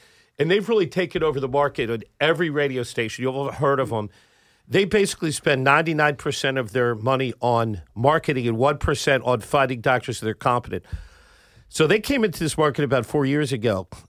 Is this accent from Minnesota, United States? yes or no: no; Havertown, Pennsylvania, United States; So I grew up in Delaware County, in Havertown, Haverford High.